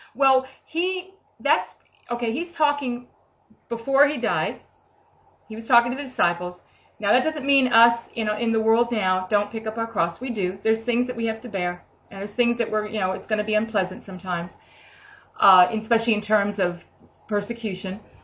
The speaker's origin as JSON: {"language": "English", "country": "United States", "said": "And I know I'm American as well. So that can go against me and go for me, depending on who I meet."}